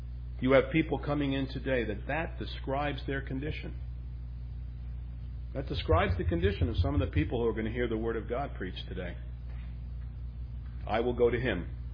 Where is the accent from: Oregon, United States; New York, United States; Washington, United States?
New York, United States; Being a New Yorker, it's New York humor